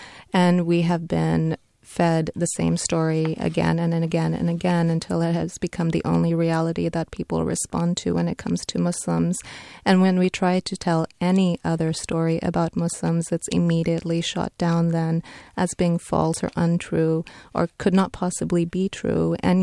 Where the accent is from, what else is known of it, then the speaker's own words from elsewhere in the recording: United States; as if they necessarily have a bearing on my life here as an American.